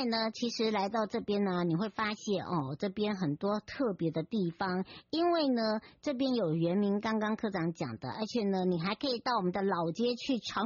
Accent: Yuli, Hualien County, Taiwan; 就跟我跟阿丢一起回到我的故乡玉里

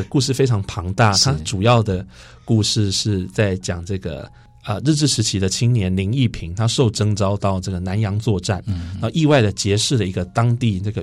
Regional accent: Taichung, Taiwan; moved away as an adult; 因为我是台中人

